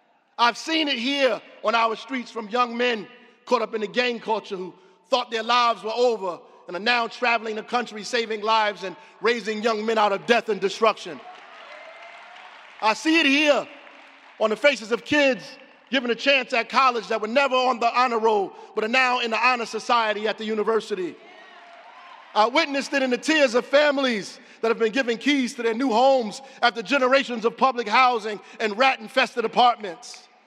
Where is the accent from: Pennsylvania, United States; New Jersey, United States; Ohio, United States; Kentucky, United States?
New Jersey, United States; Newark; But I'm from Newark. I love this city, and we all have so much to be proud of.